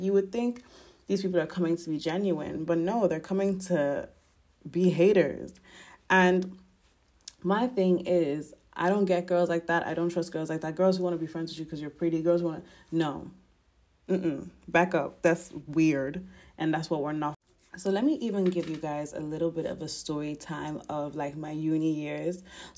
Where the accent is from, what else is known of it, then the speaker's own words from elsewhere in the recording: Ireland; But I am Irish and I'm always drawn to Irish people.